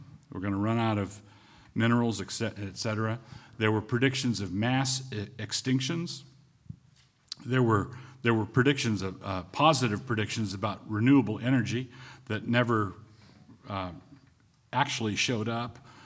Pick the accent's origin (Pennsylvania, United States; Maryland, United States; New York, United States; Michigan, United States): Maryland, United States; Annapolis; I'll begin by saying I grew up in Annapolis, Maryland.